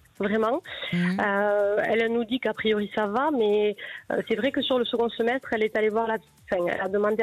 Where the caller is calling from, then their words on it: Toulouse, Occitanie, France; De Toulouse.